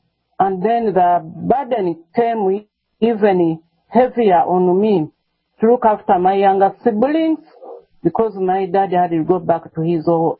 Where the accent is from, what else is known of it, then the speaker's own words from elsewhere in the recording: Kampala, Central Region, Uganda; I grew up in Kampala, Uganda, in a polygamous family, I would say. My father had three wives, and I was the first born in my mother's place.